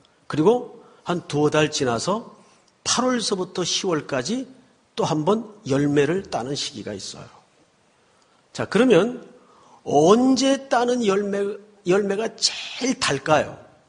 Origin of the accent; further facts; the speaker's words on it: Gyeongsang, South Korea; 저는 경상도입니다. 경상도 어딥니까? 예, 저기 잘 모르시겠지만 용주라는 데가 있습니다.